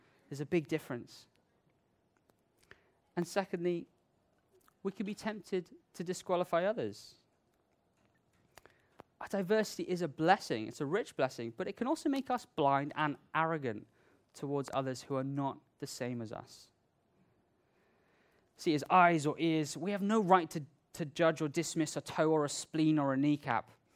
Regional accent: India; And growing up in India, this is definitely the case when you're on the road.

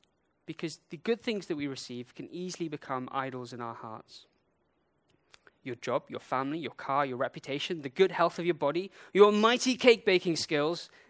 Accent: India; However, I remember this one time cycling down the Ghat, the mountain roads in India where I grew up, with a bunch of friends.

